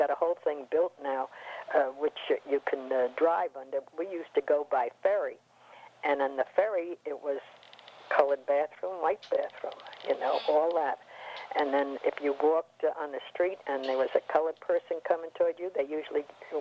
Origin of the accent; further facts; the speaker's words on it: New York, United States; I didn't know, I come from New York, and I didn't realize that it was segregated down there.